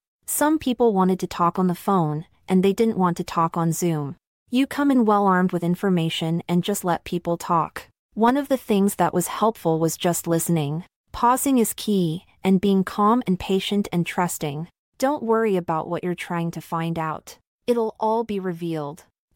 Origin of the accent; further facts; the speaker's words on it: Milwaukee, Wisconsin, United States; I'm 54, and I grew up in Milwaukee.